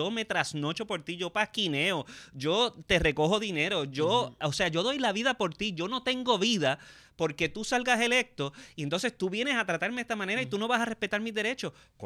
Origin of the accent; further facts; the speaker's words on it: Puerto Rico; Y yo creo que nosotros, como puertorriqueños, somos capaces de mandar en nuestra propia patria